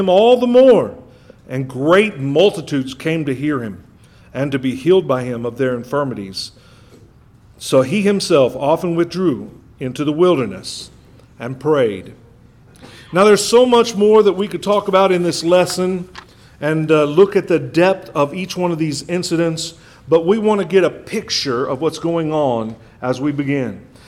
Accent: Kansas, United States; And I grew up in Kansas and I say you guys. I still say y'all once in a while, but that's because I've been in Texas for a long time.

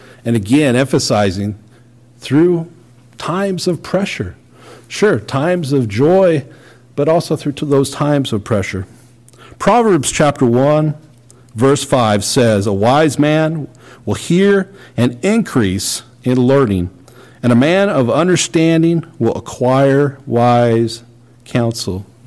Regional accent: Missouri, United States; Well, for someone who's growing up in Missouri outside of St. Louis, oh, that seemed pretty far away.

